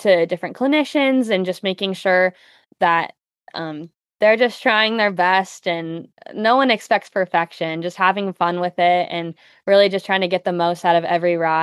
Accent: Washington, United States; moved away as an adult; now in Encinitas, United States; I am a 24-year-old dressage rider. I'm originally from Washington and have moved here about 6 years ago.

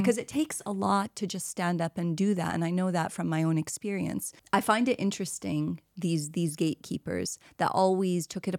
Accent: Kuwait; So I never call myself Kuwaiti, but I do say I'm from Kuwait because that is the culture that I am closest to. That is the dialect I speak in Arabic. That is what I have seen and lived. That is where I was born.

